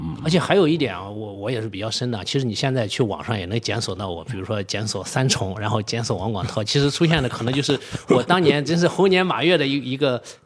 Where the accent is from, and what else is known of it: China